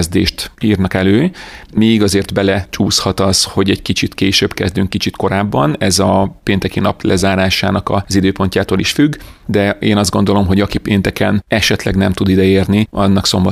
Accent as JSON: {"language": "Hungarian", "country": "Hungary", "said": "mert én is magyar vagyok"}